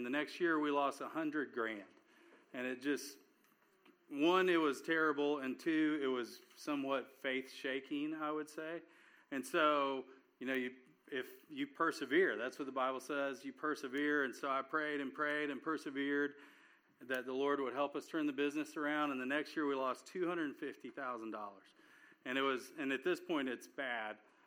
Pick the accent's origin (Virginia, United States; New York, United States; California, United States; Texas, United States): Texas, United States; Dallas; So I grew up here in Dallas, and I went to high school at Lake Highlands, graduated.